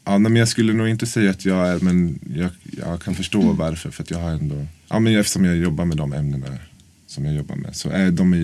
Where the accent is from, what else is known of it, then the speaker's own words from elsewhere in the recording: Norrköping, Östergötland, Sweden; now in Stockholm, Sweden; Så jag är från Norrköping och jag utbildar styckare. Och sen så kände jag bara att jag måste komma därifrån. Så då flyttade jag liksom till Stockholm.